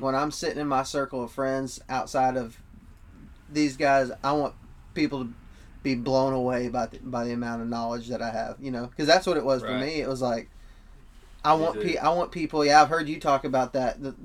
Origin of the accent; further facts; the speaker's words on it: Texas, United States; I'm from West Texas, and we have jackrabbits up there.